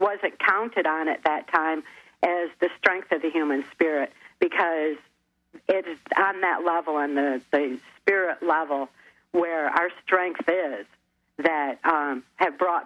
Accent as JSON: {"language": "English", "town": "Muskegon", "region": "Michigan", "country": "United States", "tie": "born there", "said": "I was born in 1957 in Muskegon, Michigan."}